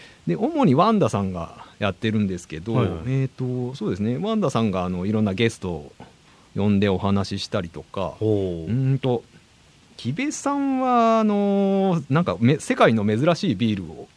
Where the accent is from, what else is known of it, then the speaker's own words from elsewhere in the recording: Mie, Japan; now in Niigata, Japan; 出身は三重県ですね。